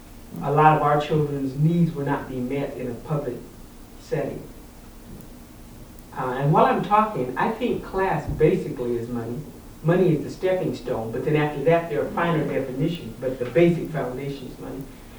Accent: Tacoma, Washington, United States; I'm from Tacoma, and I work at a Christian school.

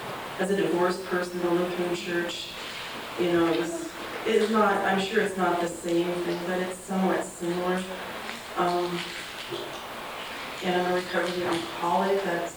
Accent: Minnesota, United States; now in Seattle, United States; I live in Seattle now, but I'm from Minnesota originally. That's why I talk this way.

